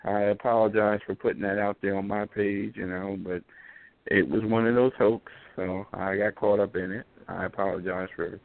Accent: Northeast, United States; Yeah, you know, up here, you know, I guess you would say the East or the Northeast.

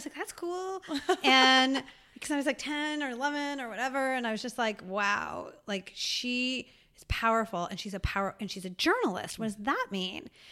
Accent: Canada; I am Canadian.

